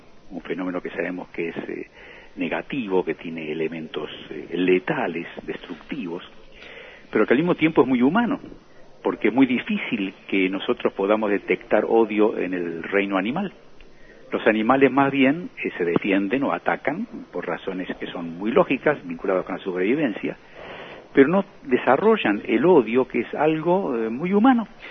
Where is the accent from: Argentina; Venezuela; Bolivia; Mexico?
Argentina; Y yo, como argentino, que soy hijo de extranjeros que vinieron a este país y que aquí mis padres tuvieron que aprender el español